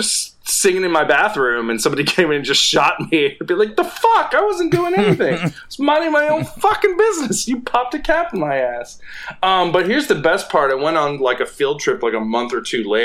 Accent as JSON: {"language": "English", "town": "Atlanta", "region": "Georgia", "country": "United States", "tie": "born or raised there", "also_born_or_lived": "Tennessee / Alabama", "said": "So I grew up in Atlanta, did a little time in Tennessee for high school, went to college in Alabama."}